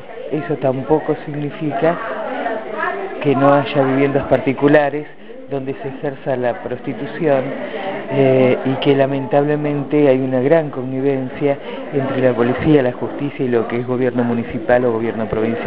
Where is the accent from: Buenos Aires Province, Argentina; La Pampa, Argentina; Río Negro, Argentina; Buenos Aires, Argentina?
La Pampa, Argentina; General Pico; De General Pico, La Pampa.